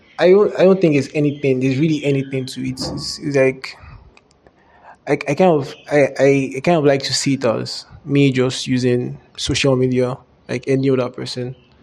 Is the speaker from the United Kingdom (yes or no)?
no; Benue, Nigeria; I'm from Benue State, yeah. I come from a place where Idoma, we speak Idoma there